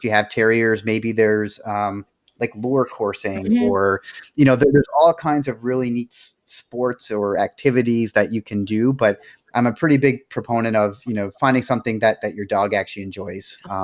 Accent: Nova Scotia, Canada; Like I grew up in Nova Scotia.

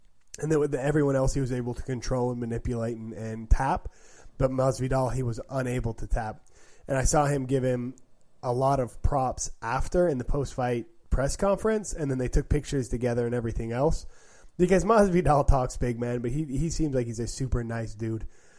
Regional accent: Mississippi, United States; it's a Mississippi flag, and they were there to support me, and we're from Mississippi.

